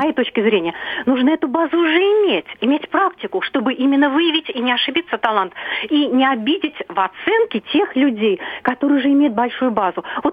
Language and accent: Russian; Moscow, Russia; Я из Москвы.